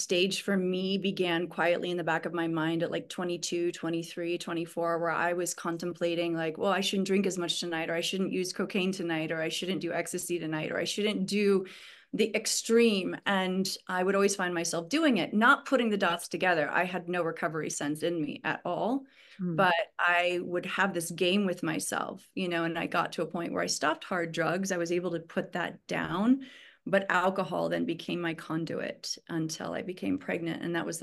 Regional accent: Montana, United States; also born or lived in Michigan; So I was raised in Montana, although via Michigan.

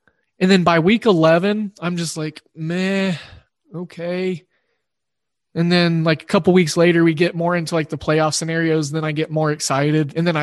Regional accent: Oklahoma, United States; it's probably because I grew up in Oklahoma and we didn't have any pro teams until the Thunder, my eighth grade year.

